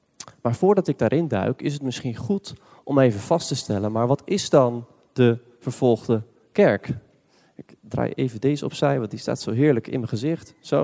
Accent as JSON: {"language": "Dutch", "town": "Lelystad", "region": "Flevoland", "country": "Netherlands", "said": "Ik kom uit Lelystad."}